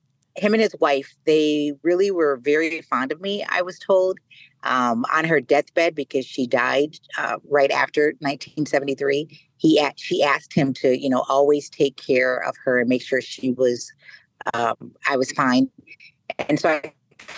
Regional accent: Chicago, Illinois, United States; born there; And so I was able to live there for 3 years, the first 3 years of my life. And so when I came home from Illinois Masonic Hospital, that's where I came home to.

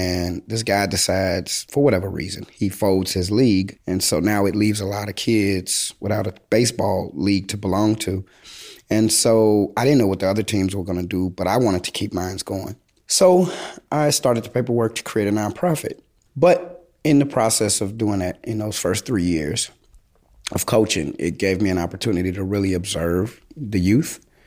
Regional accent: Chicago, Illinois, United States; So a love of sports, I think, naturally came with being a Chicagoan. Initially, when I was a little kid, we weren't winning any championships in Chicago, but we had some of the best names in the game.

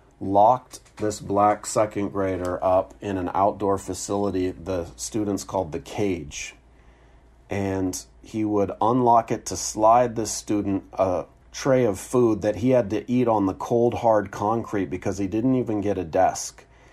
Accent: Seattle, Washington, United States; moving back to my hometown of Seattle and teaching middle school and high school

